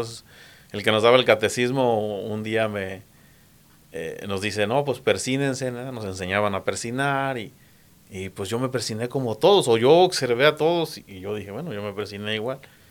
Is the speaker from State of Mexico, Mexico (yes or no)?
no; Jalisco, Mexico; Yo nací en Guadalajara, Jalisco. Bueno, no soy exactamente de Guadalajara, soy de un pueblo cerca de Guadalajara, está entre Chapala y Guadalajara.